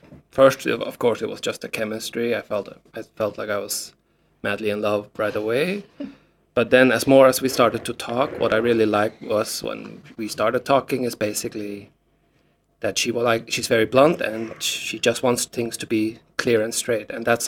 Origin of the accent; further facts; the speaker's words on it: Klaksvik, Faroe Islands; So, it was in my hometown in Klaksvik. We just had a casual church wedding.